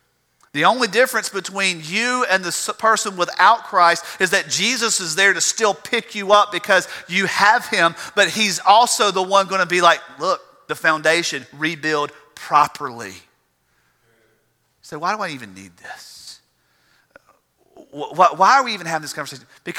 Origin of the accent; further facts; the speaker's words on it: United States; We're American. This is the way it's supposed to be.